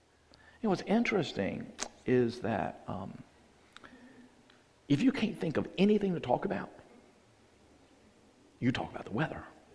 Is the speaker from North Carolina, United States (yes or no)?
yes; Greensboro, North Carolina, United States; my entire growing up in Greensboro